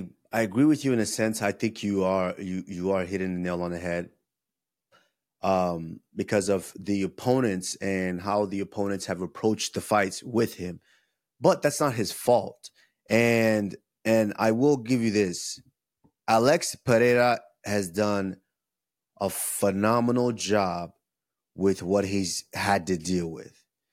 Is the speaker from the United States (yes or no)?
no; Nigeria